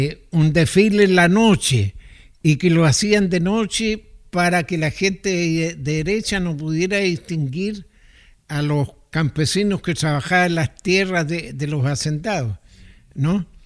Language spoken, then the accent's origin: Spanish; Valparaíso, Chile; also born or lived in Mincha; Nosotros nos vinimos definitivamente de Mincha a Valparaíso por el año 38.